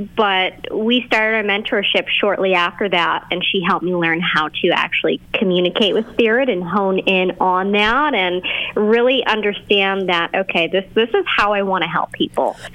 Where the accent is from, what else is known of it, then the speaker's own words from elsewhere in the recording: Boston, Massachusetts, United States; So I'm from Boston, Massachusetts.